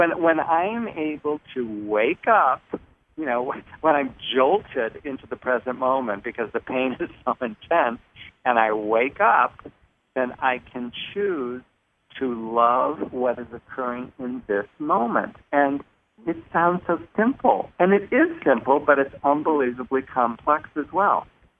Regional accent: Rockford, Illinois, United States; We were living in Rockford, which is my hometown, which is where I live now.

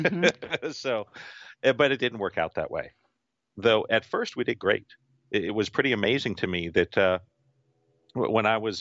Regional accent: West Coast, United States; And I had no idea because I grew up on the West Coast.

